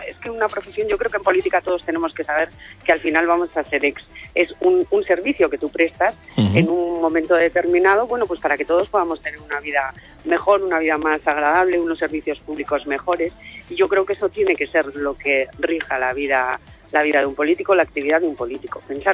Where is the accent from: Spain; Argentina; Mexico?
Spain; Bilbao, Basque Country; also born or lived in Cruces; soy de Bilbao, vivo en Bilbao, estudié en Deusto